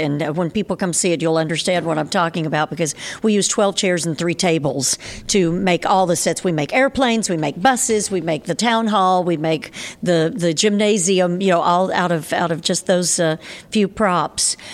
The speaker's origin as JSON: {"language": "English", "region": "Texas", "country": "United States", "said": "I've lived back in my home state of Texas while I was raising my son because I wanted him to get to be around relatives"}